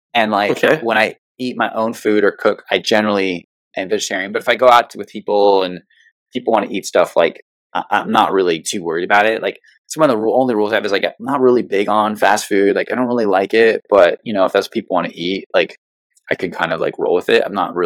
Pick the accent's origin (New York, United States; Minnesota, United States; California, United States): New York, United States; New York City; So I'm from New York City. I grew up in Manhattan, and I went to an art high school.